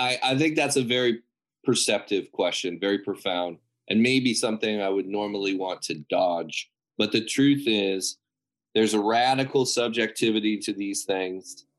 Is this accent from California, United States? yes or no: yes; San Marino, California, United States; We grew up together in San Marino, California.